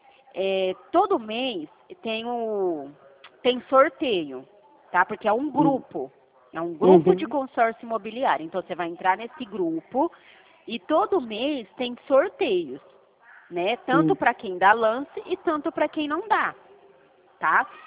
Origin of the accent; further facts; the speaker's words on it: São Paulo, Brazil; Eu falo aqui de São Paulo, interior de São Paulo.